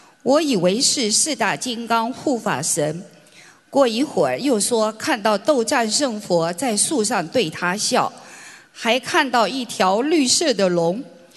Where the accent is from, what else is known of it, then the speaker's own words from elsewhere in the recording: Palo Alto, California, United States; 我来自美国旧金山湾区硅谷的帕拉欧托市，学习心灵法门5年多了。